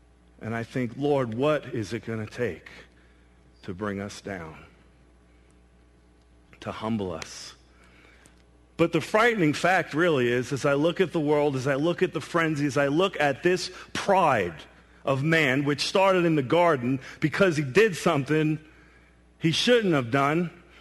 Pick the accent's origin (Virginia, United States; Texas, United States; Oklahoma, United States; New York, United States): New York, United States; I'm from New York. I'm Hispanic, and I'm not upset or mad.